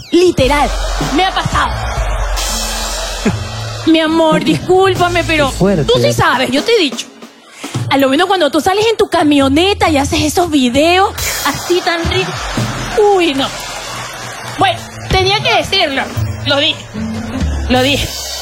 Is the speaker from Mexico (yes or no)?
no; Ecuador; Él es venezolano y yo soy ecuatoriano.